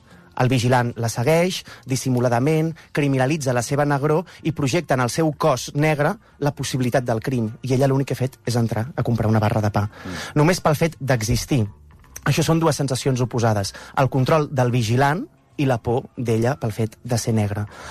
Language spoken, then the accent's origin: Catalan; Tarragona, Catalonia, Spain; si he d'explicar que soc de Tarragona, perquè Tarragona és una ciutat que està en un nord de Barcelona